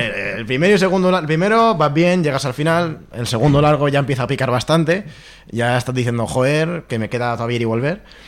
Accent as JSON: {"language": "Spanish", "town": "Alicante", "region": "Valencian Community", "country": "Spain", "said": "No, no soy de Badalona, pero los de Alicante no estamos acostumbrados a estas condiciones."}